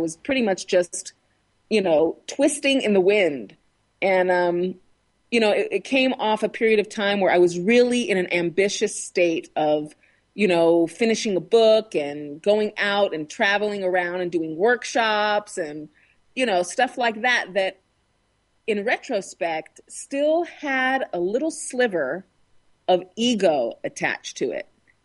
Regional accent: Washington, United States; And so I endeavored to create something like that here in my hometown without any means in the beginning

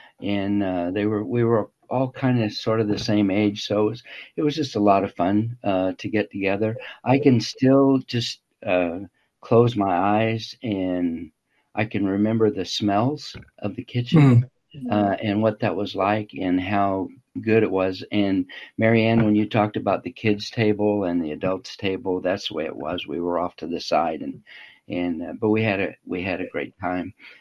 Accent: Midwest, United States; I grew up in the Midwest in a little farming town, but my family, they weren't farmers, but we had farmers in the family.

